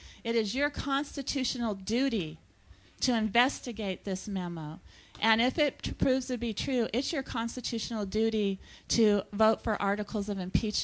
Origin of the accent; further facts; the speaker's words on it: California, United States; You know, I was a mother from California, and I knew he was lying through his teeth.